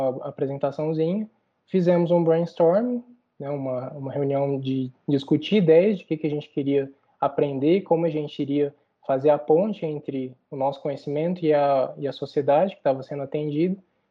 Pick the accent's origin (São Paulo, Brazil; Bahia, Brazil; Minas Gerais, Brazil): Minas Gerais, Brazil; Uberlândia; Sou daqui de Uberlândia